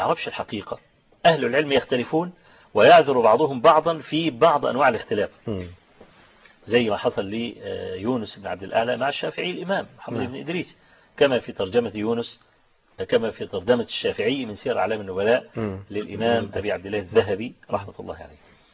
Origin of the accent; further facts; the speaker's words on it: Egypt; وقلت له أنا جاي من مصر وفقير. أنا شاب فقير وجاي من مصر وجاي فقط لأطلب العلم عندك.